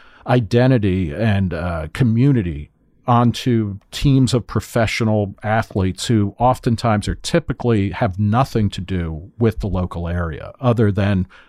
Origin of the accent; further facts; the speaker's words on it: New Jersey, United States; also born or lived in Brooklyn; I'm originally from the New York area. I was born in Brooklyn, grew up in New Jersey, worked in Manhattan, then went to grad school, ended up in Buffalo.